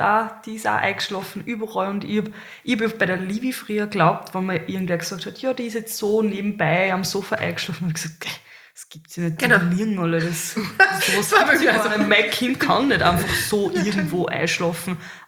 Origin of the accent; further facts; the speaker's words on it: Carinthia, Austria; also ich bin in Kärnten aufgewachsen und meine Eltern waren Gastarbeiter, sind aus Kroatien gekommen.